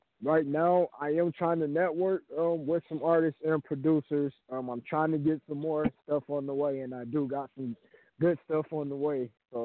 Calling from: Atlanta, Georgia, United States; I'm calling from Atlanta, Georgia.

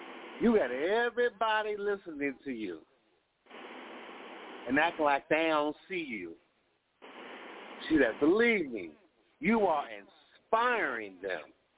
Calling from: Chicago, Illinois, United States; From Chicago, Indian country.

